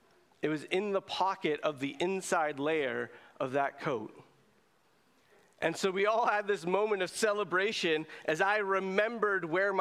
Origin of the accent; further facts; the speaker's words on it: Burlington, Ontario, Canada; Actually, one of my friends, I grew up in Burlington, one of my friends was afraid of Toronto.